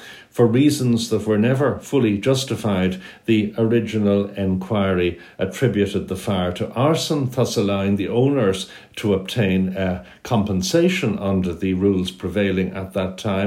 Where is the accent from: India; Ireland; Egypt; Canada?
Ireland; Dublin, Leinster; When I was growing up in Dublin